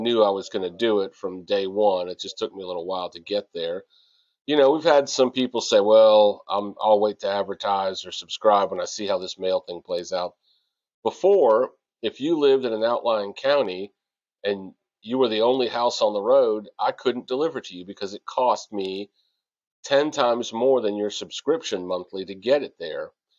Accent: Columbus, Ohio, United States; now in Bowling Green, United States; love Bowling Green, even though I'm from Columbus, Ohio, and, you know, a military brat, you know, Bowling Green's home.

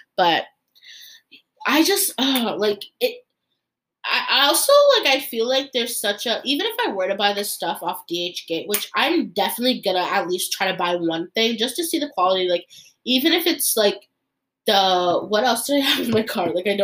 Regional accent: Canada; because I'm a Canadian.

